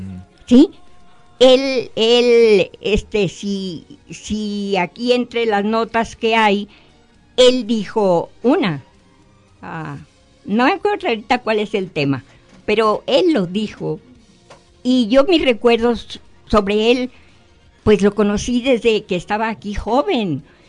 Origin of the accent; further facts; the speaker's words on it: León, Guanajuato, Mexico; moved away as an adult; also born or lived in State of Mexico; now in Lagos de Moreno, Mexico; yo soy originaria de León, Guanajuato.